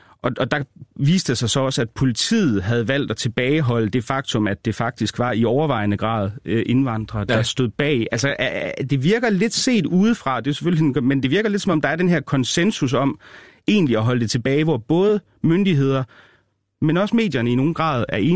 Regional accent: Aarhus, Central Denmark Region, Denmark; Goddag, vil jeg jo så sige. Jeg er jo fra Aarhus.

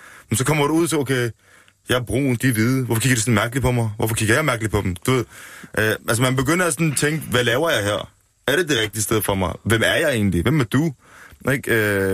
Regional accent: Odense, Region of Southern Denmark, Denmark; born there; Jeg er født i Vollsmose, så jo, jeg er født i Danmark. Jeg har et dansk pas, og det er lige så rødt som dit og dit og dit. Så jeg føler mig dansk nogle gange.

